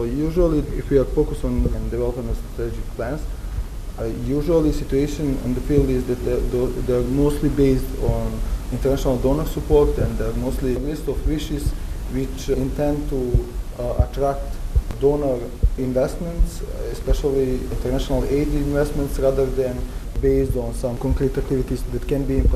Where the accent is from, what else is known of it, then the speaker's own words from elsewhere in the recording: Belgrade, Serbia; Since I'm coming from Belgrade, I have quite experienced what's going on in Serbia